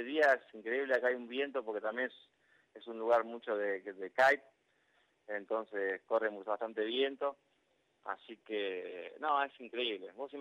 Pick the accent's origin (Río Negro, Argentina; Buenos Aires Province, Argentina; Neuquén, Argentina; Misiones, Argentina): Buenos Aires Province, Argentina; Ingeniero Maschwitz; now in Pipa, Brazil; Yo soy de ahí, de Ingeniero Mashpit, de zona norte de Buenos Aires.